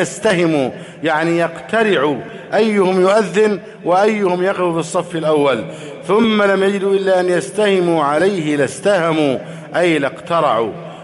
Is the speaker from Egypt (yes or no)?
yes; Egypt; اللهم احفظ بلدنا مصر أمنا أمانا